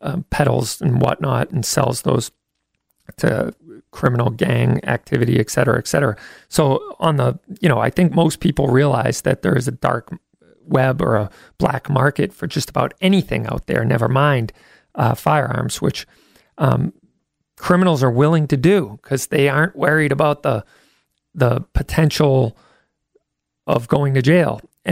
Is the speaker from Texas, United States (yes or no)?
no; Barnstable, Massachusetts, United States; And but my hometown, actually, Barnstable police arrested a man in Hyannis the other day